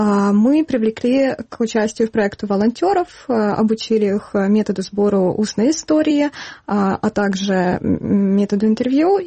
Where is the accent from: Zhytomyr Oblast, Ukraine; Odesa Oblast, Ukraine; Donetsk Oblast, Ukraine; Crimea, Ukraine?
Donetsk Oblast, Ukraine; я сама из Донецкой области родом и также из шахтерской семьи.